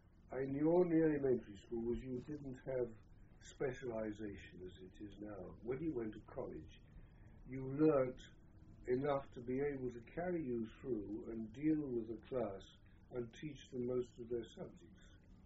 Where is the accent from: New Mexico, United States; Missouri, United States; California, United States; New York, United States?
New York, United States; where I was born, and I came from New York and the rest of it.